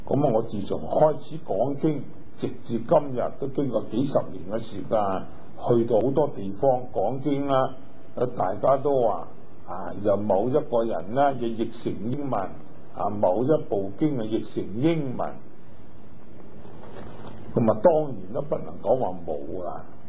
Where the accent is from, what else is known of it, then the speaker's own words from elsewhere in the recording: China; 才可以我們中國人呢有咁嘅恩缘